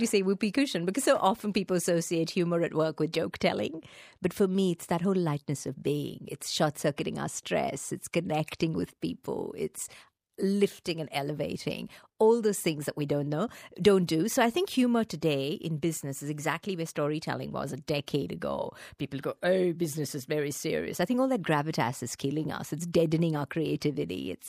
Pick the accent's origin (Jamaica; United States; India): India; Growing up in India, you know, channeling my mom, that sort of thing.